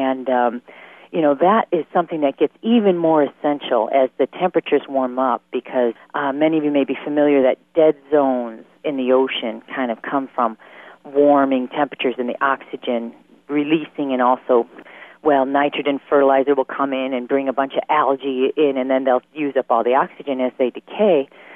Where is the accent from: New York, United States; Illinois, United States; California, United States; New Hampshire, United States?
Illinois, United States; Chicago; I mean, I grew up in Chicago, and I was in Cleveland during 2003 when the East Coast blackout occurred.